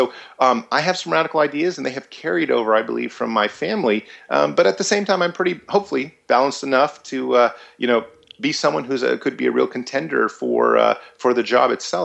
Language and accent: English; United States; born there; had me here in America. I was born in America.